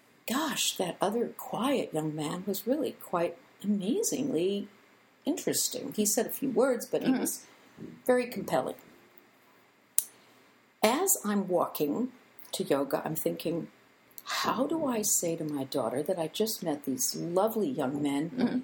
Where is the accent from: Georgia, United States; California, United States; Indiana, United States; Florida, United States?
California, United States; I explained that I was visiting from California, that I really couldn't walk very far